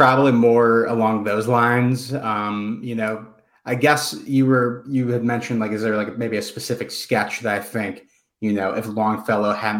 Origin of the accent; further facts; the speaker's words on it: Michigan, United States; Yes. I'm from Michigan.